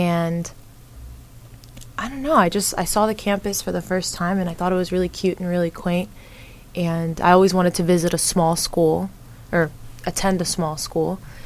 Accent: Colorado, United States; I'm from Colorado, so this is a little bit of a drive for me.

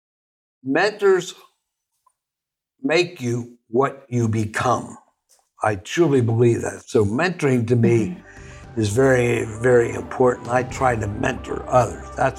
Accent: Cincinnati, Ohio, United States; born there; Well, I was born in Cincinnati, Ohio.

